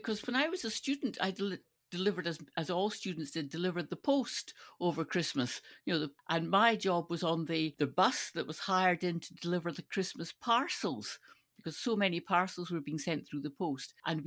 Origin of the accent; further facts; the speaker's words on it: Stirling, Scotland, United Kingdom; I grew up in Stirling, and Bridge of Allen is about two, three miles outside Stirling.